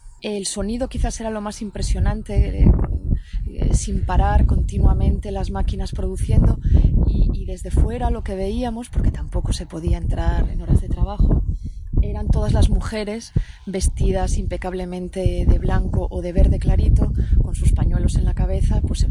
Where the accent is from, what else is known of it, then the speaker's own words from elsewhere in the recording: Cangas, Galicia, Spain; en mi pueblo, que se llama Cangas, en la ría de Vigo.